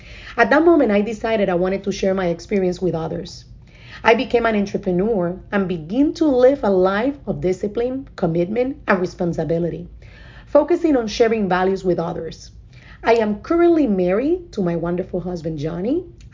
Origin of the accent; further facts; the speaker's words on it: San Juan, Puerto Rico; I grew up in San Juan, Puerto Rico, in a working class family in a very dysfunctional environment